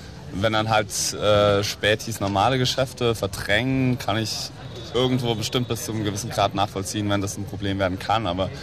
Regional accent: Saarland, Germany; now in Berlin, Germany; ich komme auch nicht aus Berlin, ich komme ursprünglich aus dem wunderschönen Saarland.

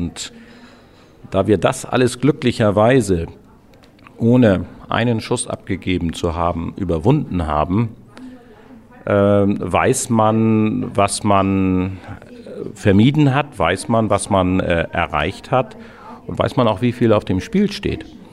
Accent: Schleswig-Holstein, Germany; ich komme aus Rendsburg-Eckernförde in Schleswig-Holstein.

